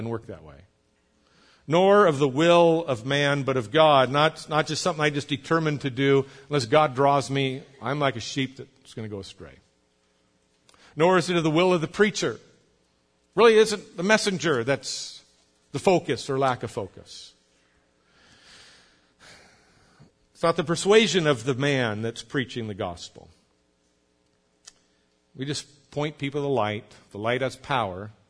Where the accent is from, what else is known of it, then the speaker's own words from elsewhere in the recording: United States; Well, I'm an American, born red-blooded American.